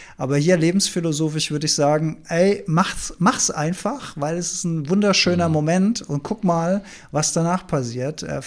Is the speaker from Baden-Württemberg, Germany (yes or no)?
yes; Stuttgart, Baden-Württemberg, Germany; Ich bin aus Stuttgart